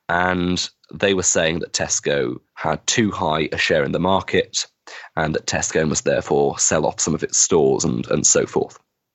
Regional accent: Wigan, North West England, United Kingdom; which is the equivalent of the population of my hometown of Wigan every single year.

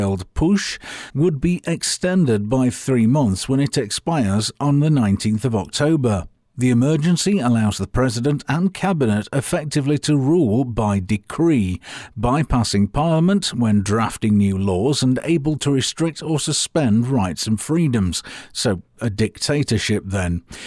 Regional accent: United Kingdom; Well, we don't, because we're British and we're getting out.

